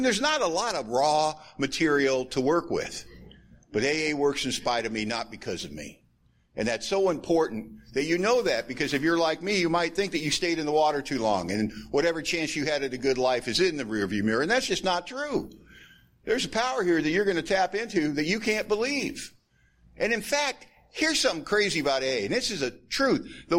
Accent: Hollywood, California, United States; And it's about growing up in Hollywood, California

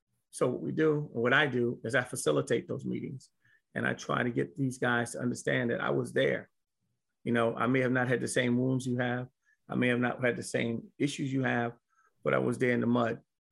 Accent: New York City, New York, United States; So to make my story different is that I was born and raised in New York City.

